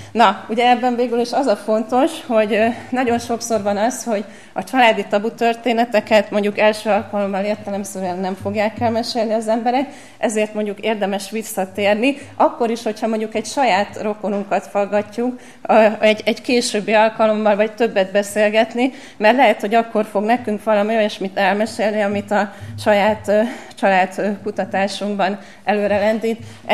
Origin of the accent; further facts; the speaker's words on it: Budafok, Budapest, Hungary; first language German; Mi mindannyian Budafokon éltünk, édesapám kőművészmester volt. Mi otthon németül beszéltünk.